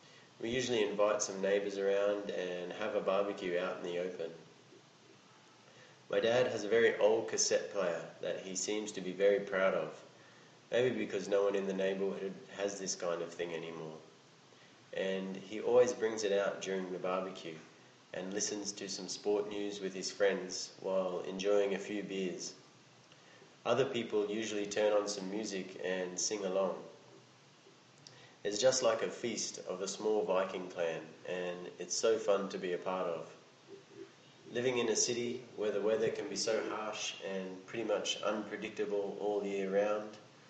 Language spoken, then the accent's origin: English; Hanoi, Vietnam; English is a second language; I was born in Hanoi and have been living here for pretty much my whole life.